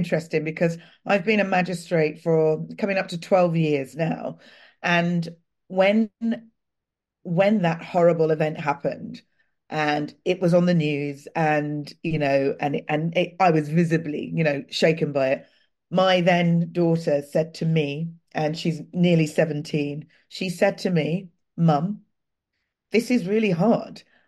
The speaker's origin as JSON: {"language": "English", "town": "Clapham", "region": "London", "country": "United Kingdom", "tie": "born or raised there", "lives_now": "Brighton, United Kingdom", "said": "Clapham happens to be my hometown. It's where I was born and bred. I now actually live in Brighton"}